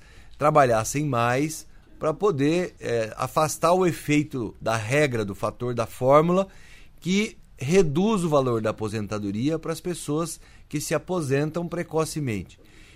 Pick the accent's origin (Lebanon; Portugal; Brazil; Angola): Brazil; Araçatuba, São Paulo; E só podia vir de Araçatuba, da minha terra.